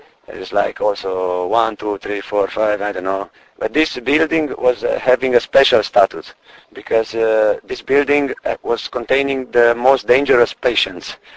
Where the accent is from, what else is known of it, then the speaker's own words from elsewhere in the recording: Timiș County, Romania; It is in my hometown, which is 50 kilometers from Timișoara.